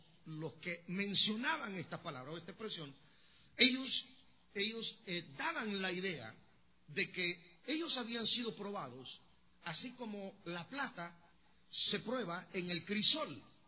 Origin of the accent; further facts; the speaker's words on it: Guatemala; no hablo español como con el lenguaje, con las expresiones mexicanas, sino que estaba recién venido de Guatemala y todavía me dominaba a mí mi acento y me dominaba pues, prácticamente mis palabras o mis expresiones.